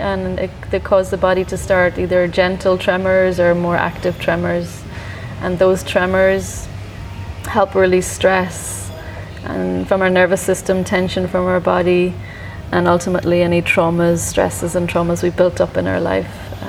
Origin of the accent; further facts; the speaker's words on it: Ireland; I'm from Ireland originally